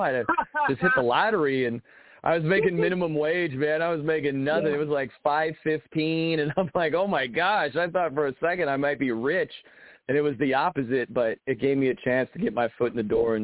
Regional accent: South Bend, Indiana, United States; now in Indianapolis, United States; went back to South Bend and had my first job in my hometown.

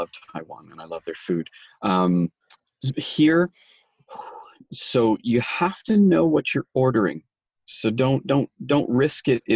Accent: Canada; moved away; And that being said, I mean, as a Canadian, it's still kind of dirty.

